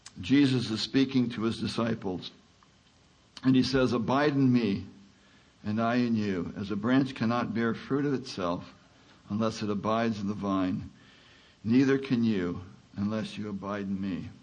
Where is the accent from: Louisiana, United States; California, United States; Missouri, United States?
California, United States; now in Midlothian, United States; And I'm from California, but I live in Midlothian, Virginia.